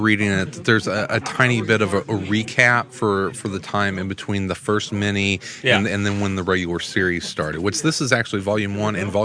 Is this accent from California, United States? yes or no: no; Illinois, United States; Dude, I'm from Southern Illinois.